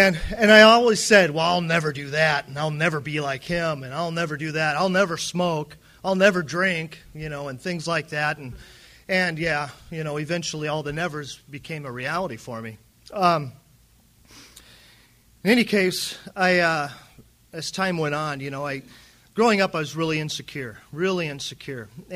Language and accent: English; Santa Barbara, California, United States; also born or lived in Vero Beach / Plentywood; because I was born in Vero Beach, Florida, and raised in Santa Barbara, California, and became a massive drunk in Plentywood, Montana.